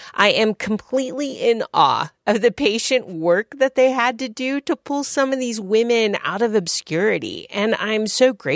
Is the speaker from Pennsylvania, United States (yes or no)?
yes; Philadelphia, Pennsylvania, United States; end with an African-American woman from my hometown of Philly.